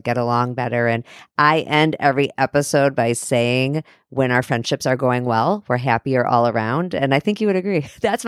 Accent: Chicago, Illinois, United States; I'm from Chicago, but I've been in Minnesota almost my whole adult life.

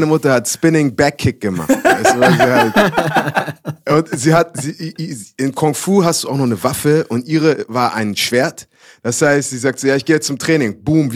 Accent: Hamburg, Germany; Ich bin mit meiner Mom in Hamburg aufgewachsen.

